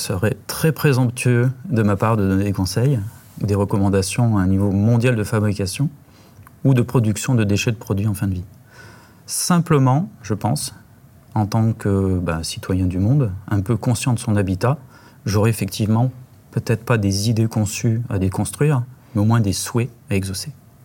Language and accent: French; Alès, Occitanie, France; moi je suis d'Alès. À Alès, on ne pouvait pas mettre en fait, le gobelet dans une poubelle jaune. À Anduze, qui est à 14 km, c'était le cas.